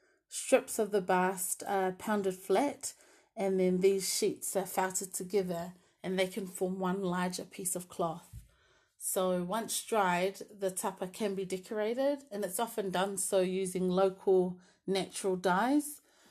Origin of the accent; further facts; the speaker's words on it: Wellington, New Zealand; Our family comes from the village of Vaisala in the Itu Asau district of Savai. I'm first generation, born and bred in Wellington, and I still live and work here with my family.